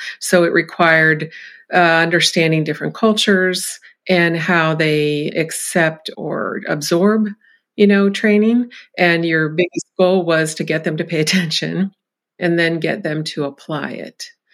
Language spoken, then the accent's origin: English; Erie, Pennsylvania, United States; I'm actually born and raised in Erie, but my mother is from the Pittsburgh area, from a small town outside of Pittsburgh, which I actually used in my first novel.